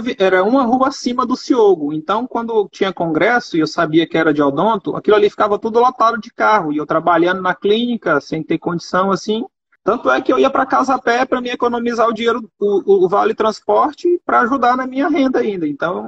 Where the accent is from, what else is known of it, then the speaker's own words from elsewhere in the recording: Maranhão, Brazil; E eu, como maranhense, já sofrido dos picolés